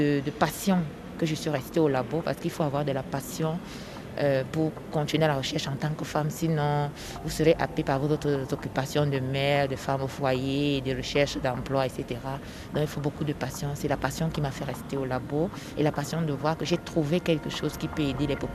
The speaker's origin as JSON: {"language": "French", "country": "Cameroon", "said": "je suis camerounaise, je suis étudiante à l'Université de Douala"}